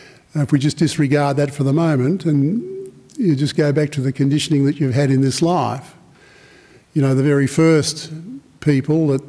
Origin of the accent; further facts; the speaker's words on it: Australia; I know I'm an Australian man, I'm not a woman